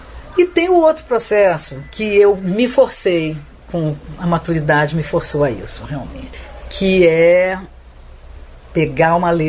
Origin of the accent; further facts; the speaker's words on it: Brazil; Caso quando a gente vai fazer um trabalho da gente no exterior, fica muito flagrante o quanto a gente é brasileiro.